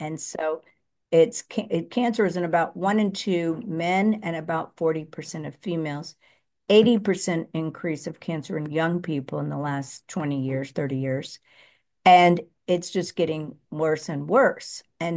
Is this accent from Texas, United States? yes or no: yes; Texas, United States; but fortunately, growing up in Texas, my mother was very natural.